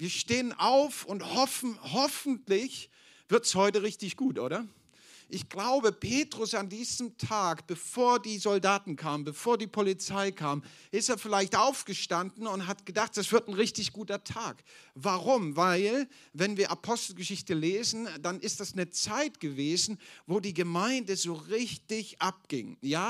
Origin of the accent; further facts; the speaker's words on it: Dresden, Saxony, Germany; born there; Ich bin 40 Jahre alt, bin ursprünglich in Dresden geboren, bin gebürtiger Ossi, lebe aber seit vielen Jahren in der Nähe von Frankfurt am Main